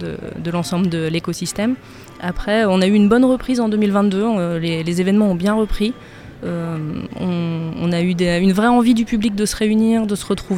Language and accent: French; Tours, Centre-Val de Loire, France; Ah oui, je suis originaire de Tours, depuis toujours.